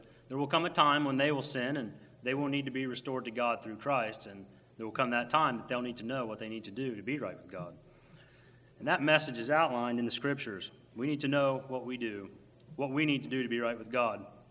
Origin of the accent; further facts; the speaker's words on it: St. Mary's, West Virginia, United States; also born or lived in Marietta; I'm from St. Mary's, West Virginia. I was born in Marietta, Ohio, but I was raised in St. Mary's.